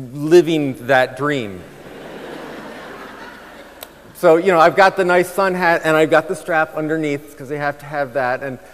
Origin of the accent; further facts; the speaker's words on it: United States; yes, I am an American.